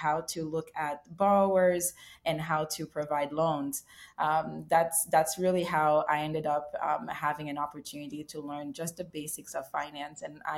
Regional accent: Haiti; now in United States; So I was born and raised in Haiti

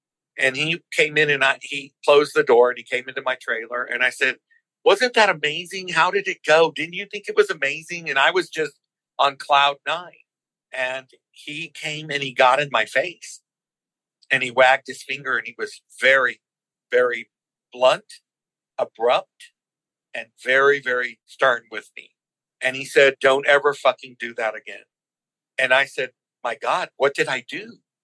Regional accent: Texas, United States; I grew up in Texas, and it's just bullshit.

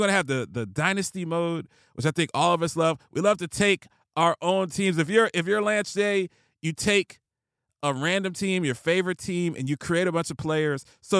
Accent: Columbus, Ohio, United States; I grew up in Columbus, Ohio. I'm an Ohio State Buckeyes diehard fan.

